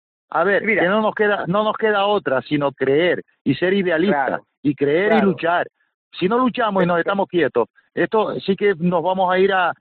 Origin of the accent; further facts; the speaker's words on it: Canary Islands, Spain; somos del Tenerife y defendemos lo nuestro, y creo y firmemente lo creo que esta tierra, Canarias